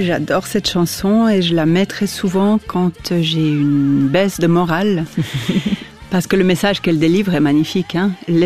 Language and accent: French; Lausanne, Vaud, Switzerland; born there; Alors, je suis née à Lausanne, oui, tout à fait.